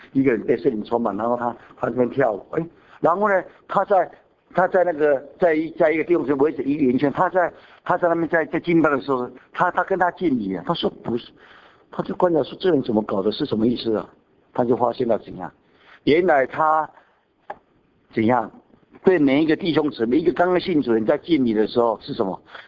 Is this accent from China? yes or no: yes; China; 因为我是中国人嘛，所以比较了解